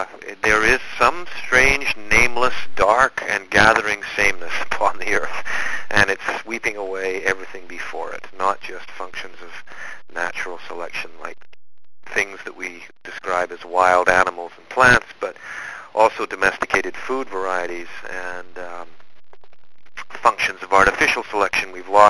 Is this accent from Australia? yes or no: no; Canada; being a Canadian and somebody living on the west coast of Canada